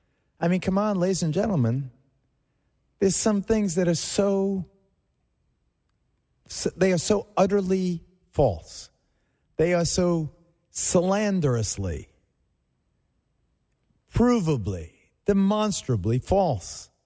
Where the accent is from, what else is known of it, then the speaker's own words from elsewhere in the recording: New York, United States; Come on. Come on. We're from New York. You serious?